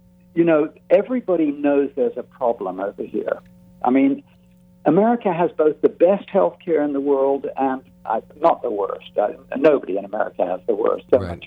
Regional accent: Taiwan; because I grew up in Taiwan. My father had gone out there to work.

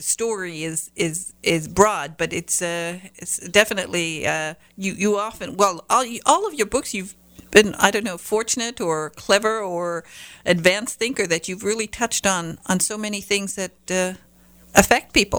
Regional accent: Michigan, United States; I mean, I come from the Northern Peninsula, Michigan, and, you know, we got everything late.

